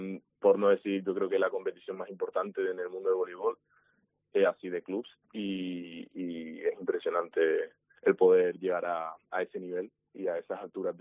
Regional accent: Canary Islands, Spain; yo nací en Gran Canaria, me crié ahí

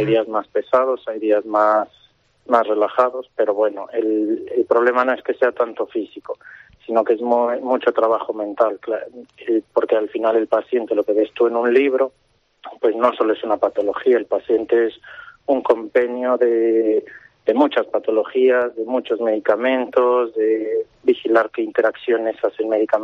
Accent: Mexico; moved away as an adult; now in Spain; yo vengo de México y en México la sanidad pública pues no es como aquí en España.

